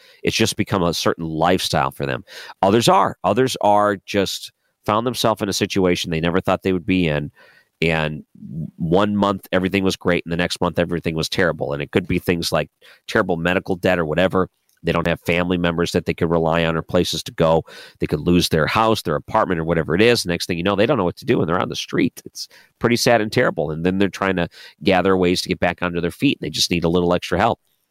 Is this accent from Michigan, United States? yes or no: yes; Michigan, United States; Yeah, I grew up in Michigan. It's 10 cents a can.